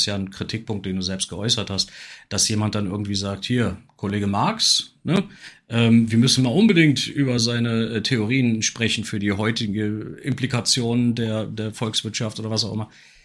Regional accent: Switzerland; als Schweizer passt das sogar

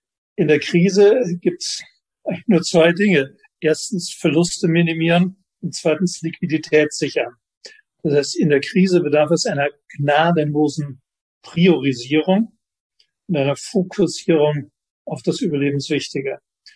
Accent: Cologne, North Rhine-Westphalia, Germany; wenn ich als Kölner zurzeit nach Bochum telefoniere

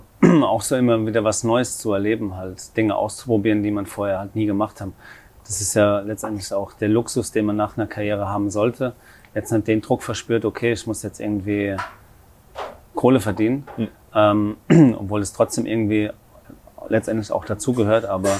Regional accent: Hesse, Germany; ich komme aus der Nähe von Worms, das ist ja Rheinland-Pfalz, aber auf der anderen Rheinseite aufgewachsen, ein kleines Dorf, heißt Hof am Ried und war da bis zu meinem 15. Lebensjahr

